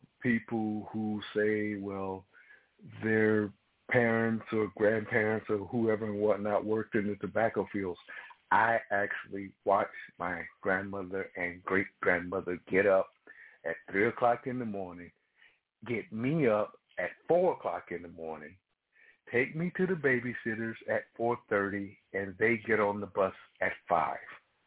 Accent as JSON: {"language": "English", "region": "the South", "country": "United States", "tie": "born or raised there", "said": "Plus, growing up in the South, you had our little white-sheeted heathens running around."}